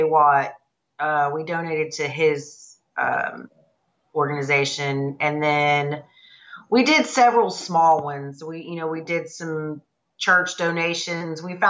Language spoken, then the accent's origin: English; Texas, United States; We grew up in Texas, so